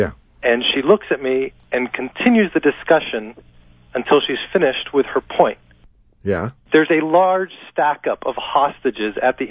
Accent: Pittsburgh, Pennsylvania, United States; now in Davis, United States; Living in Davis from Pittsburgh.

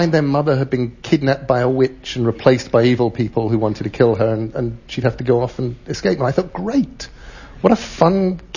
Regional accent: England, United Kingdom; accent: English; now in United States; I still have enough of an English accent that all around the world people say to me, "You aren't from around here, are you?"

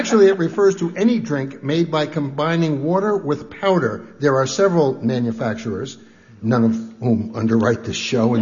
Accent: Pennsylvania, United States; I come from Pennsylvania.

